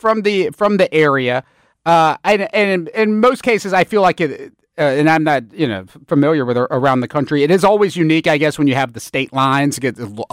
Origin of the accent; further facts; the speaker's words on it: Bartlett, Tennessee, United States; You're not going to say, well, I'm from Bartlett. You're going to say you're from Memphis because people know what that is.